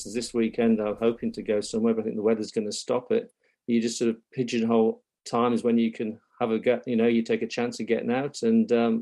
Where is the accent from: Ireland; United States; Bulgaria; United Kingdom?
United Kingdom; England; now in New Zealand; So, look, I'm obviously from England originally, and when I came to New Zealand